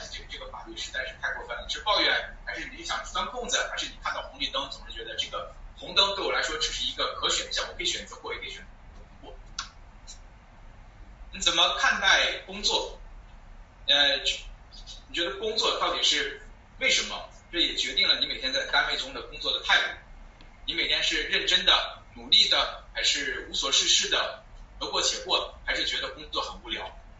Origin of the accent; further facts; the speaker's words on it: China; 我们中国人